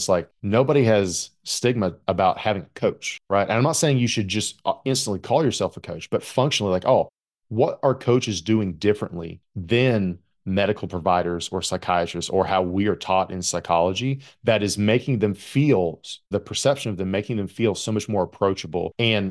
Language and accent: English; Appalachia, United States; I'm Appalachian, we call it a buggy.